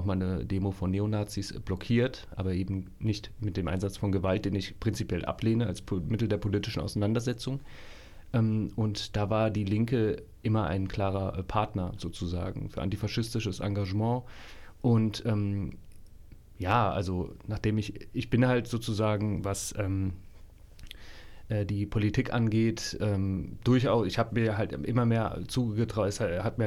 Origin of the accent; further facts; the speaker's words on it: Hesse, Germany; also born or lived in Giessen; Ich arbeite als Einzelhandelskaufmann in einem Edeka und wohne in Niederweimar seit 2019. Seit 1995 wohne ich im Landkreis Marburg-Biedenkopf. Geboren wurde ich 1992 in Gießen.